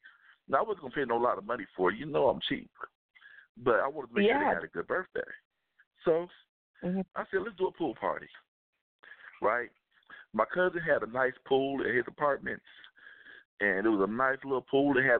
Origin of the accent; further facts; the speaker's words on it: Chicago, Illinois, United States; I'm from Chicago. That's the only way you can survive in Chicago.